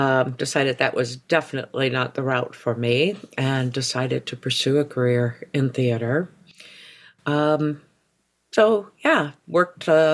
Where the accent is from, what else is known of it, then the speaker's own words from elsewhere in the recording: Denver, Colorado, United States; born there; also born or lived in Mid-Atlantic / Indiana / Illinois; I was born in Denver, Colorado, and then we moved back to the East Coast, Mid-Atlantic, which is where my mom's family was from.